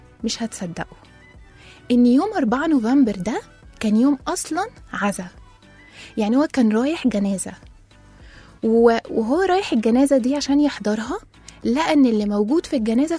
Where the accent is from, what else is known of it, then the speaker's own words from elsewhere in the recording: Egypt; احنا طبعا كمصريين بنحتفل بعيد الحب مرتين في السنة